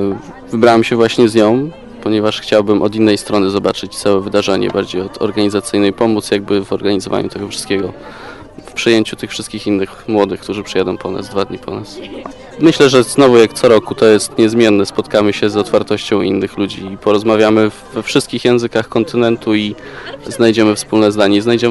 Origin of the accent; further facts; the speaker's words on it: Wrocław, Lower Silesian Voivodeship, Poland; jestem z Wrocławia.